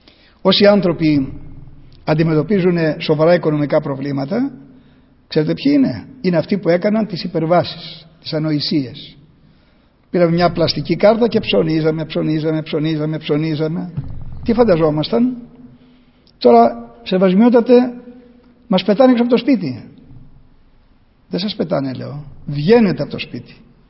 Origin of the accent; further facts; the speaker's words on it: Chalkida, Central Greece, Greece; όταν καμιά φορά πάω στην ιδιαίτερη πατρίδα μου, στη Χαλκίδα